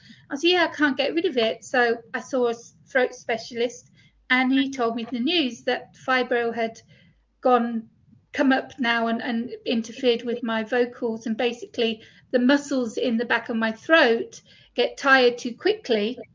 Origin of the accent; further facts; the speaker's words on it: England, United Kingdom; I'm English anyway